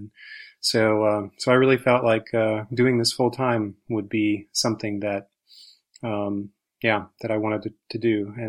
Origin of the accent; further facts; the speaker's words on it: Iowa, United States; Well, I grew up in Iowa, and which was a great place to grow up